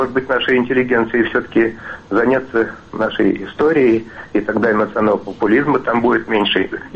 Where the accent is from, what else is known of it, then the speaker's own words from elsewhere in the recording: Moscow, Russia; я из Москвы.